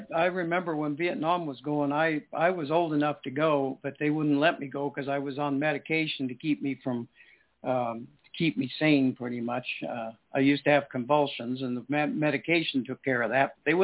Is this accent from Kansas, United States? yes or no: no; Colorado, United States; Yeah, and I grew up in Colorado, so.